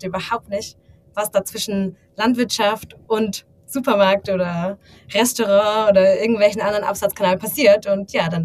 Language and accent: German; Stuttgart, Baden-Württemberg, Germany; now in Switzerland; also ich bin ursprünglich aus Deutschland, eigentlich gar nicht so weit weg aus Stuttgart.